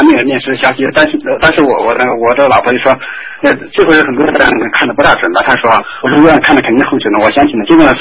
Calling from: Edmonton, Alberta, Canada; 是埃德蒙顿最好，那可以找到合适工作。然后我就到这儿来了

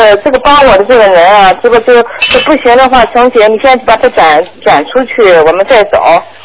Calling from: Qingdao, Shandong, China; 你好，我是青岛的。

